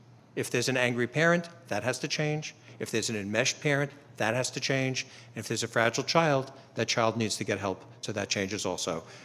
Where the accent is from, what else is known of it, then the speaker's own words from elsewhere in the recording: Washington, District of Columbia, United States; I'm from Washington, D.C., so I just...